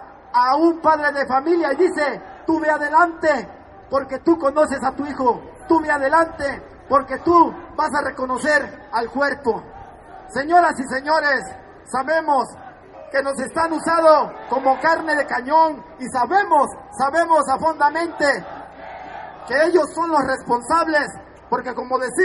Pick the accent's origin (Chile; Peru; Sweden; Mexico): Mexico; la bandera que nos representa como mexicanos